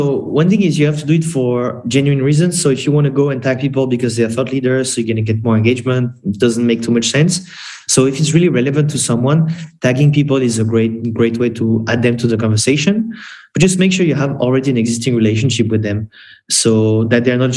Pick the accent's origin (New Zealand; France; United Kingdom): France; In France, for example, I'm from France.